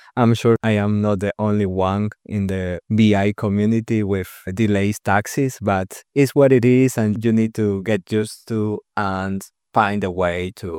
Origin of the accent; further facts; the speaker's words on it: Peru; English is a second language; I'm originally from Peru, and when I was born, I had low vision